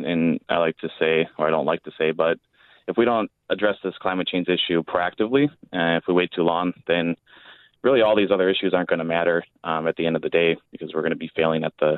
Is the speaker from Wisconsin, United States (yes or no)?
yes; Freedom, Wisconsin, United States; I've grown up as in the Fox Valley my whole life, growing up in Freedom, Wisconsin.